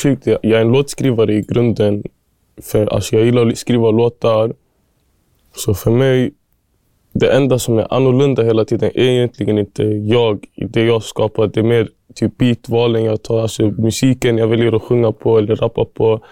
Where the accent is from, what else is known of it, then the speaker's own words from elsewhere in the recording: Somalia; now in Sweden; Och jag är en somalier när jag kommer in dit.